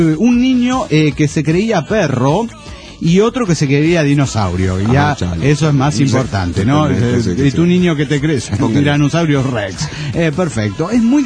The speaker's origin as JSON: {"language": "Spanish", "town": "Santo Domingo", "region": "Distrito Nacional", "country": "Dominican Republic", "said": "de Santo Domingo, República Dominicana."}